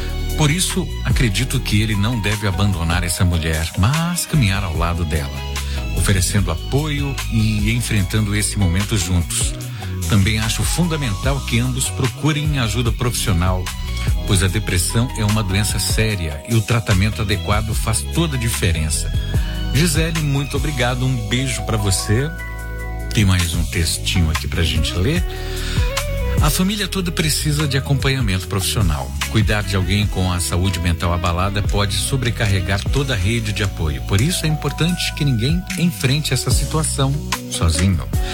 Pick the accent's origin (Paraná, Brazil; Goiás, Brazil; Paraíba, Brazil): Paraná, Brazil; Paranaguá; sou de Paranaguá.